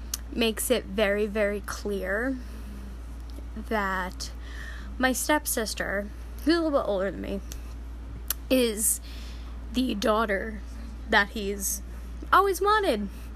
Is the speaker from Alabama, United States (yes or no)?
no; New Jersey, United States; because I was an out-of-state student, because I've been born and raised in New Jersey. I lived in New Jersey. I didn't live in Arizona.